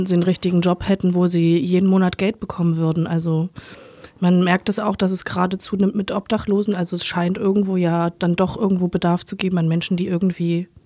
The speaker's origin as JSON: {"language": "German", "region": "Berlin", "country": "Germany", "said": "Ich komme selber aus Berlin."}